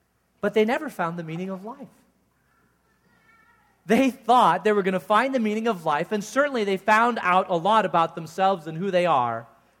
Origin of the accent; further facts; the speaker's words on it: Phoenix, Arizona, United States; No, I grew up in Phoenix. We wanted to hike all the different places in Arizona.